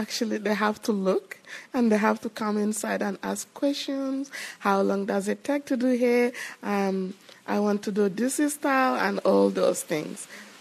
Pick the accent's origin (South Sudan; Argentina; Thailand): South Sudan; English is a second language; now in Hobart, Australia; I'm from South Sudan. I live in Hobart for 10 years.